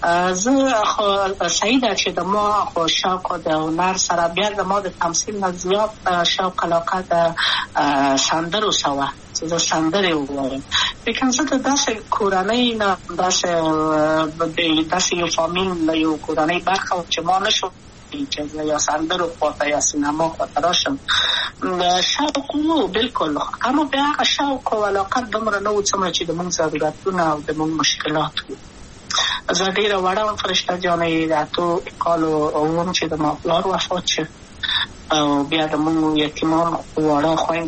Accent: Kabul, Afghanistan; also born or lived in Wardak; د کابل په تختپل سیمه کې یم او لویا شویم کابل کې

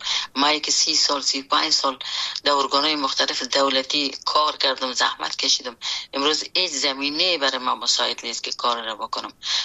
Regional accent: Afghanistan; خود اجتماع افغانستان که در اوجه بزرگ شدیم، در اوجه کار کردیم

